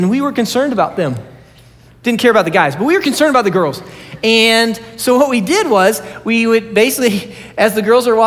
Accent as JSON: {"language": "English", "region": "Texas", "country": "United States", "said": "And I am from, I'm from the United States of Texas."}